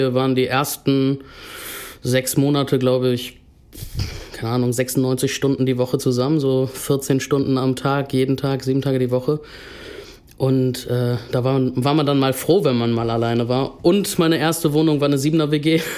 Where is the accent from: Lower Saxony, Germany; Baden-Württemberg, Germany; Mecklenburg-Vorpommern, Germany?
Lower Saxony, Germany; Oldenburg; born or raised there; also born or lived in Munich, Germany